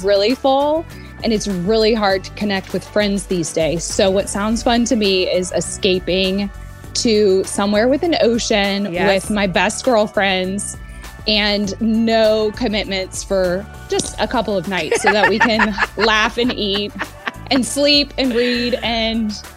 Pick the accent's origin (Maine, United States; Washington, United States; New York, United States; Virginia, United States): Virginia, United States; Moseley; I'm from Moseley, Virginia.